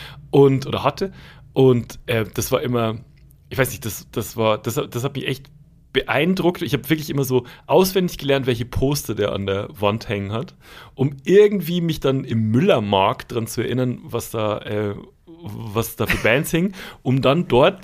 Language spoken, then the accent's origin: German; Schwandorf, Bavaria, Germany; Und die habe ich irgendwann mal wieder gesehen, auch in Schwandorf, wo ich aufgewachsen bin.